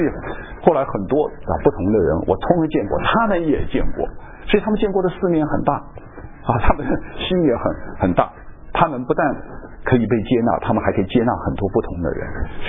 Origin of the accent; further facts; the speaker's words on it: Taiwan; also born or lived in Wuhan, China / Hong Kong; 我是生在武汉的啊，到台湾、到香港、到台湾长大，我不会讲。